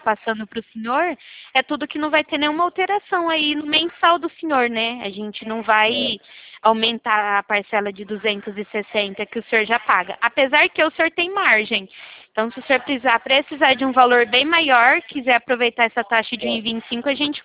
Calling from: Presidente Prudente, São Paulo, Brazil; Eu sou da Central da Poupa Crédito, eu falo de Presidente Prudente.

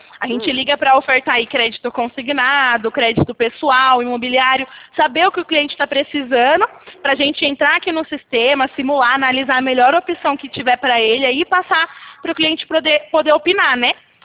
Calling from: Limeira, São Paulo, Brazil; Eu estou entrando em contato daqui de Limeira, São Paulo.

